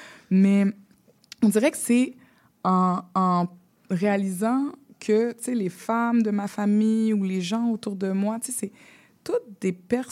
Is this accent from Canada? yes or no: yes; Mascouche, Quebec, Canada; Comme par exemple, moi, j'ai grandi à Mascouche en tant qu'enfant, là.